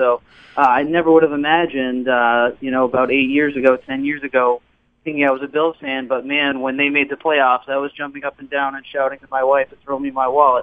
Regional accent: Ontario, Canada; I grew up in Southern Ontario

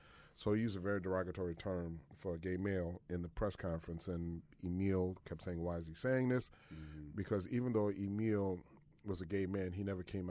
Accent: New Orleans, Louisiana, United States; being African-American, growing up in New Orleans, opera, you know, and even though I grew up with opera in my house

